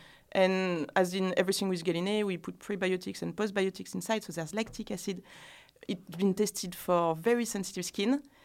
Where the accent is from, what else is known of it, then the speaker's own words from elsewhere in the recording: France; accent: French; English is a second language; moved away as an adult; now in London, United Kingdom; So my accent must have been even stronger when I arrived. But it's in, I've been told that the more confidence I take in myself, the stronger my accent is becoming.